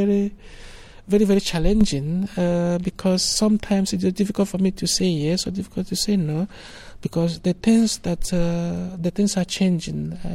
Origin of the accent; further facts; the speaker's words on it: Graz, Styria, Austria; I come from Graz, Austria.